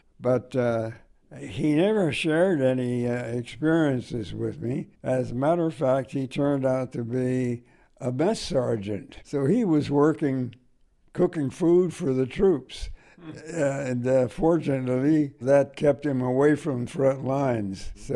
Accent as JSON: {"language": "English", "town": "Oakland", "region": "California", "country": "United States", "tie": "born or raised there", "also_born_or_lived": "Crockett, California", "said": "I was born in Crockett, California, which is across the river from Vallejo. The family moved when I was at a very early age to East Oakland. My mother was a recent immigrant."}